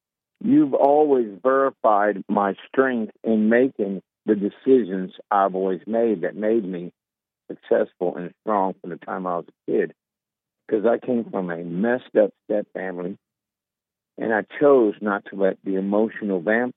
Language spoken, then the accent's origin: English; Tennessee, United States; because I grew up in Tennessee, people think Jim Crow is a liquor.